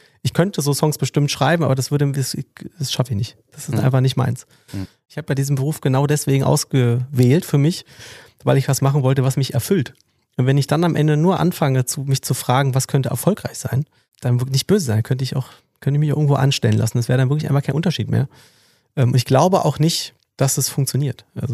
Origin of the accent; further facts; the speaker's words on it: Berlin, Germany; ich fühle mich als Berliner, nicht als Ostberliner.